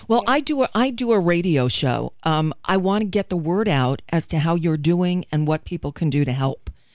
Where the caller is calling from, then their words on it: United States; I'm calling from the United States, and I'm just calling to check in and see if you're okay.